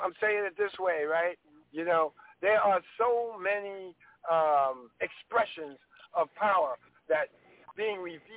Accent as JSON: {"language": "English", "town": "Brownsville", "region": "New York", "country": "United States", "tie": "born or raised there", "also_born_or_lived": "Harlem", "said": "Listen, I was born in Harlem, right? But I grew up in Brownsville."}